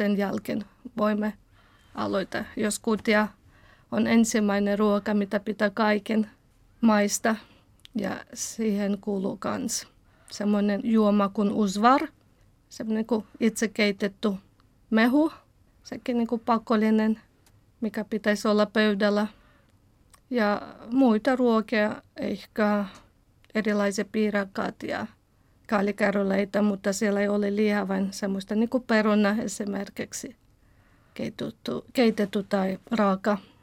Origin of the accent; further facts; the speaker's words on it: Western Ukraine, Ukraine; Ja Länsi-Ukrainassa, mistä itse olen kotoisin, siihen kuuluu ehkä enemmän lihaa ja pappuja